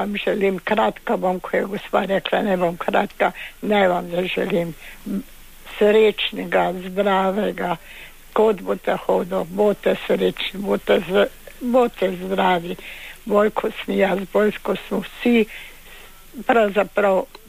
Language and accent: Slovenian; Griže, Savinja, Slovenia; now in Germany; Iz Griž sem doma, stanujem gor, vše zdaj v Nemčiji peširki.